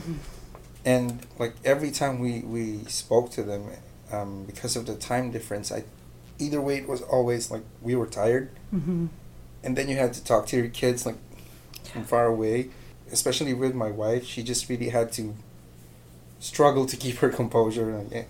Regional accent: Philippines; English is a second language; growing up in the Philippines, like Philippines is all summer

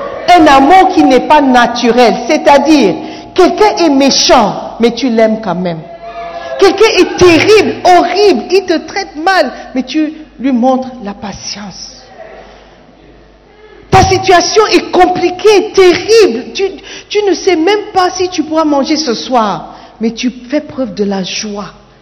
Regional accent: Gabon; now in Ghana; Je suis Gabonais.

